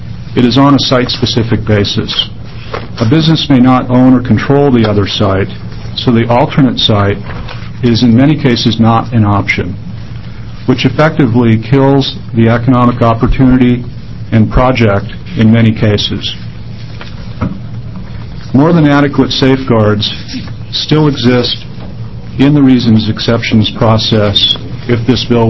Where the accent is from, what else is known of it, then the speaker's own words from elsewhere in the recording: Oregon, United States; I'm a businessman from Hood River County.